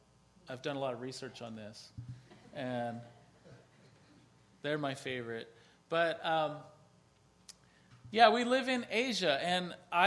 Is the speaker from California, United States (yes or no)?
no; Pennsylvania, United States; I grew up here in Lancaster County